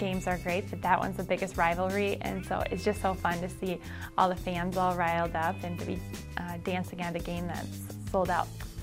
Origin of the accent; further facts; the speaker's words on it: Oakdale, Minnesota, United States; This is my second year on the team, and I'm from Oakdale, Minnesota.